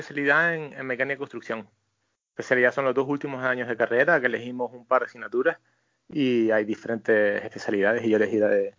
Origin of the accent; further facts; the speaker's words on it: Canary Islands, Spain; moved away as an adult; also born or lived in Germany / Newcastle, United Kingdom; me fui a Inglaterra, al norte de Inglaterra, Newcastle, con un par de amigos canarios que formamos una buena peñita canaria ahí en Newcastle por 2011